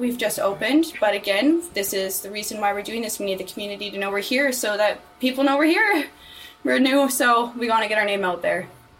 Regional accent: Salmon Arm, British Columbia, Canada; moved all around the Okanagan with my children, just figuring out what to do, and I ended up back in my hometown with my family, and I couldn't be happier.

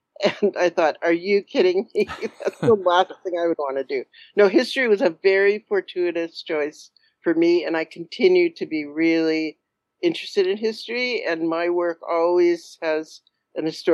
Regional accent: Los Angeles, California, United States; Yeah, I grew up in California, in Los Angeles.

